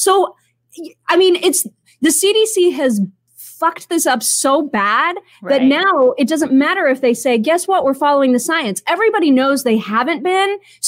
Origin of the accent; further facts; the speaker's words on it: United States; No, there is no rule. I am an American.